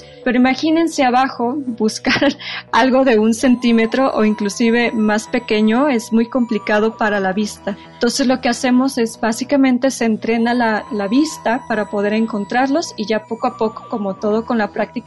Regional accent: Oaxaca, Mexico; Yo soy de Oaxaca, entonces esto me enorgullece mucho

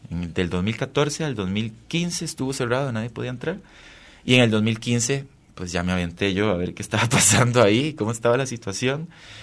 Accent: Costa Rica; Yo soy costarricense.

